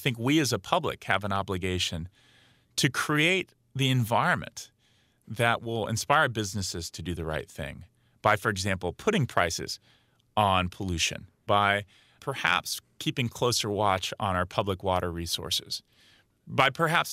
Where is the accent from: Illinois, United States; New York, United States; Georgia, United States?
Georgia, United States; Atlanta; I grew up in Coke country. I grew up in Atlanta, Georgia.